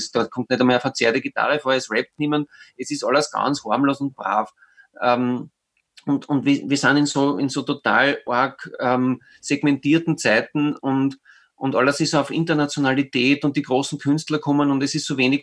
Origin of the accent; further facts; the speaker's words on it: St. Pölten, Lower Austria, Austria; Ich habe gesagt, ja, aus St. Pölten, weil er glaubt, die kommen irgendwo aus England.